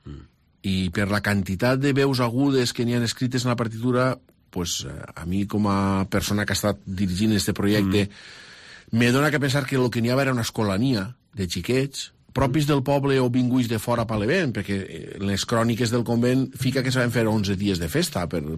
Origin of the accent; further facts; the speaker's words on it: Nules, Valencian Community, Spain; jo sóc de Nules, sóc molt de Nules, sinó perquè la meva família i jo mateix ha viscut pràcticament tota la vida molt pròxim al convent. Tenim una vinculació, no?, directa en el convent, que està en la zona del barri Sant Joan